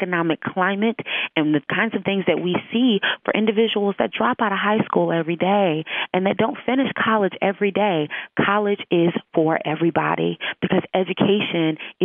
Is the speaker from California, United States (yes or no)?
yes; Compton, California, United States; I went to Howard University for undergrad and Duke University for grad school, but I am originally from Compton, California.